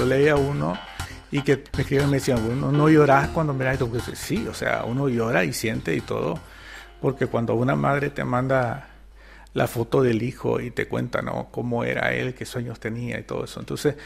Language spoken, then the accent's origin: Spanish; Nicaragua; no podía yo abstraerme de lo que yo, como nicaragüense, como ciudadano, vivo a diario